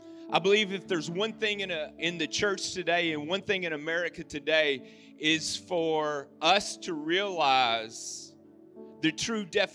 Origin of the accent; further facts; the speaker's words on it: Reidland, Kentucky, United States; We're from Paducah, Kentucky. I grew up in Reedland. You got a Reedland here? Played basketball for Reedland High School.